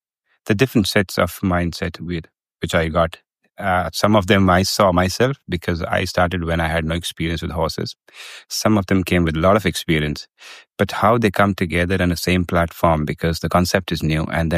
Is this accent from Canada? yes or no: no; India; I'm from India and I've got no horse background.